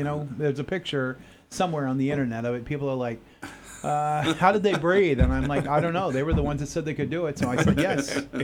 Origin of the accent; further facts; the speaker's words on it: Maine, United States; And I know that because I'm from Maine.